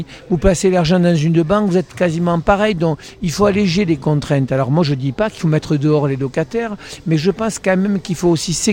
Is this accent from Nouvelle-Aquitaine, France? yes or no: no; Paris, Île-de-France, France; Donc je suis parisien, j'ai mon petit appart à Paris